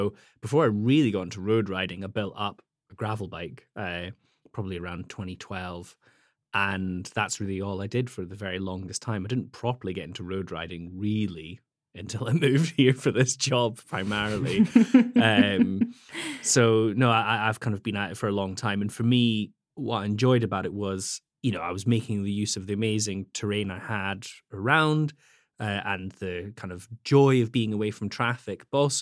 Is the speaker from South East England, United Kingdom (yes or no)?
no; Scotland, United Kingdom; I grew up in Scotland, in the Highlands, and I really, really enjoyed mountain biking there.